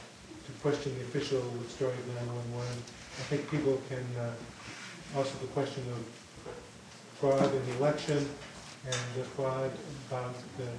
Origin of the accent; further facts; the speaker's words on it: Dover, United States; from Dover.